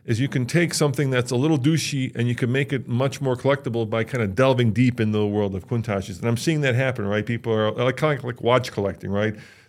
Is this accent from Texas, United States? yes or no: no; Illinois, United States; I grew up in the Chicagoland and I lived next door to Hinsdale, which is one of the more expensive suburbs.